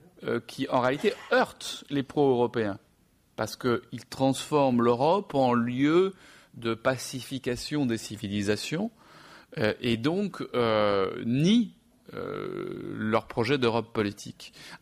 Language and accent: French; Marseille, Provence-Alpes-Côte d'Azur, France; je suis marseillais d'origine. Je prends Marseille comme exemple.